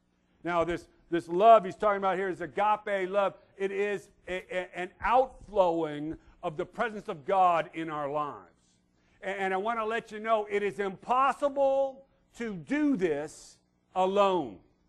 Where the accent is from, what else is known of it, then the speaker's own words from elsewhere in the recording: Hopeville, California, United States; I grew up in Hopeville. Who knows where Hopeville is? I'll buy you lunch today. Wonderfully, yes. It is 1 hour east. If you know the burgeoning metropolis, something, of El Centro, just keep going about 10 more miles, and you will land in Hopeville. It's in the middle of the desert.